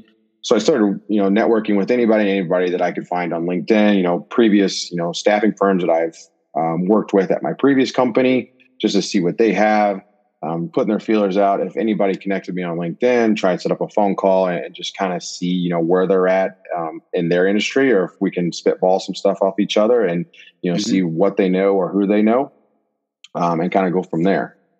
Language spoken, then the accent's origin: English; Illinois, United States; moved away as an adult; also born or lived in St. Louis / Chicago; now in Phoenix, United States; So I am actually originally from Southern Illinois, so the very southern tip, very small, like farm town type feel. Was there for probably 23 years of my life, and then moved to St. Louis